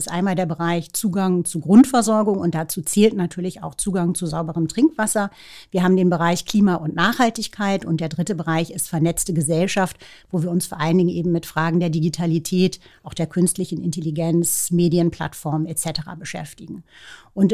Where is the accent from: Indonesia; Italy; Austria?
Indonesia; also born or lived in Australia / New York, United States; Meine Kindheit in Indonesien war einfach fantastisch. Und später dann die Highschool und Studienzeit in Australien natürlich auch. Sehr, sehr prägend für mich auch die Zeit in New York. Ich habe viele Jahre in New York gelebt